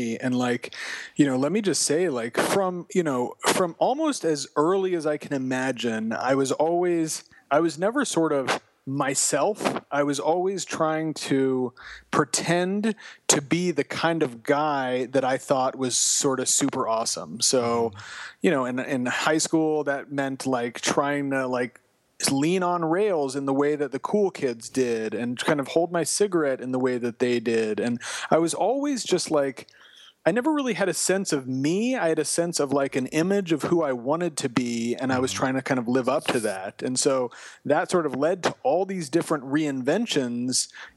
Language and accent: English; Los Angeles, California, United States; Okay, so I grew up in Los Angeles, and, you know, I didn't come from money.